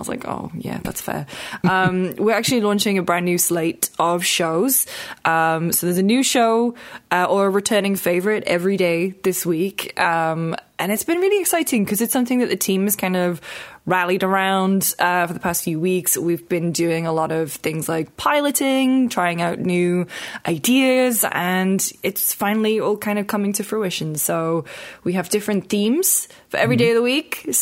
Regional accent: United Kingdom; because obviously we're British

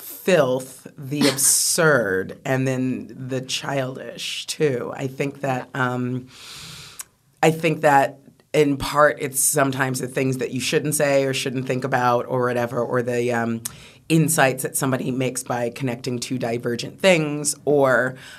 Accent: United States; now in London, United Kingdom; Yes, I am.

